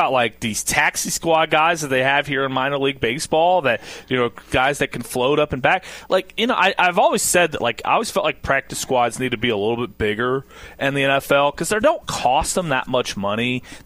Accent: Louisville, Kentucky, United States; because Justin probably like that guy doesn't think I'm from Louisville. Get him out.

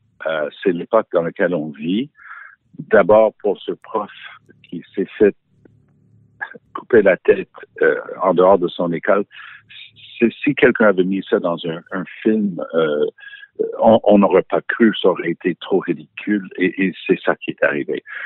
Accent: United Kingdom; accent: English; French is a second language; Et oui, j'ai mon passeport français, malgré mon petit accent anglais.

